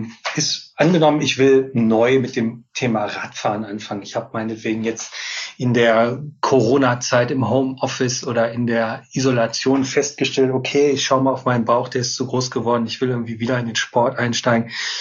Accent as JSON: {"language": "German", "region": "North Rhine-Westphalia", "country": "Germany", "tie": "born or raised there", "said": "Ich bin ein Kind des Ruhrgebiets."}